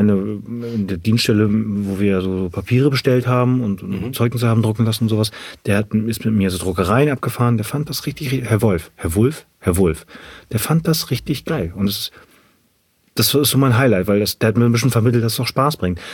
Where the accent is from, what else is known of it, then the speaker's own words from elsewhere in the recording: Ahrensburg, Schleswig-Holstein, Germany; ich komme aus Ahrensburg